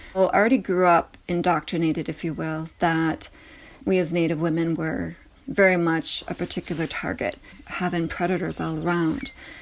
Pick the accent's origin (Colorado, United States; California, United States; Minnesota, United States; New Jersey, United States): Minnesota, United States; I am Wolf Clan. … I am from the White Earth Ojibwe Nation.